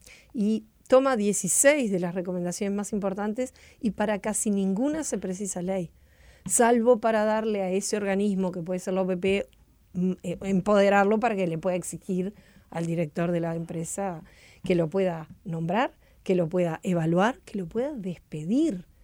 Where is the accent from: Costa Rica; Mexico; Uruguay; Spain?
Uruguay; el verdadero dueño de esas empresas somos los uruguayos